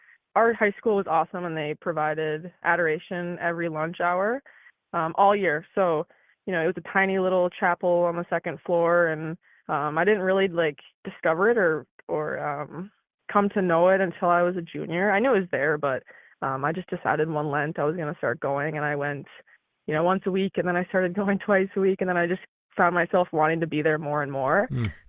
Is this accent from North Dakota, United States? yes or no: yes; Bismarck, North Dakota, United States; I am from Bismarck, North Dakota, and I am from a family of four kids.